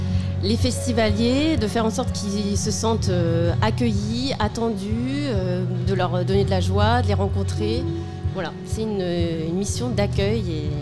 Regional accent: Île-de-France, France; Je viens de Seine-Saint-Denis.

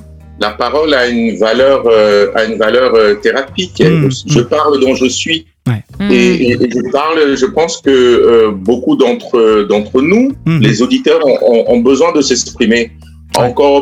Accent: Cameroon; voilà, ça vient pas d'ici, hein. Je suis camerounais.

